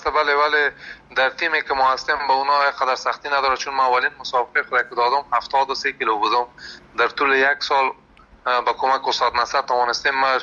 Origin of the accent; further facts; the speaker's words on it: Afghanistan; now in Europe; مدت 5 سال میشه ما در اروپا زندگی میکنم، از افغانستان آمدیم. مدت 5 سال میشه در اروپا زندگی میکنم